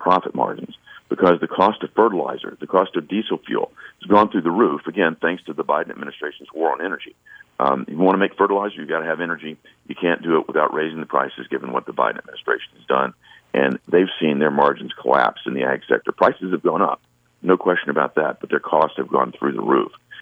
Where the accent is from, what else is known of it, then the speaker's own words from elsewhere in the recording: Tennessee, United States; but I can't tell you how honored I am to be from Tennessee.